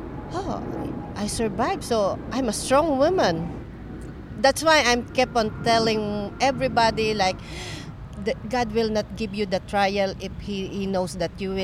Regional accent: Luzon, Philippines; moved away as an adult; now in Hong Kong; I came from Luzon. The first time I came here in Hong Kong, it was August. I was only 24 years old then.

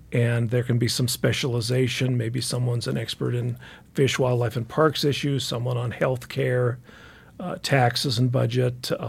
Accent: Helena, Montana, United States; I grew up in Helena.

